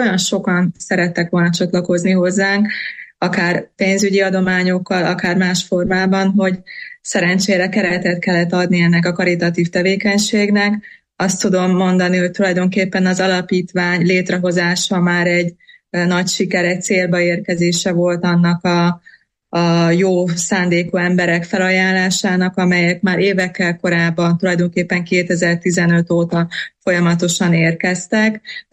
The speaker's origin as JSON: {"language": "Hungarian", "region": "Partium", "country": "Romania", "tie": "born or raised there", "said": "határon túl születtem, és életem jelentős részét még mindig a Párciumban éltem sokkal többet, mint bárhol máshol"}